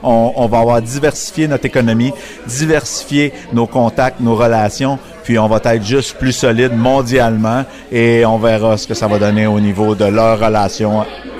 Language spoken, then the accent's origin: French; Canada; ces gens-là ne sont pas à l'aise avec le fait qu'on est Canadien